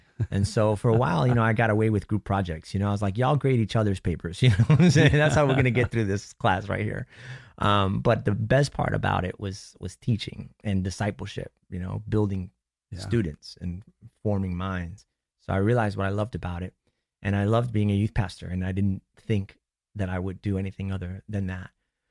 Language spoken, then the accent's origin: English; New York, United States; so I grew up in New York.